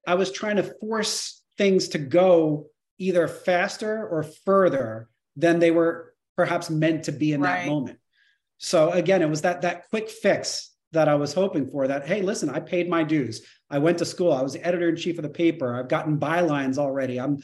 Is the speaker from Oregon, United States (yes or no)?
no; New Jersey, United States; So I wound up going back to my roots. I grew up in New Jersey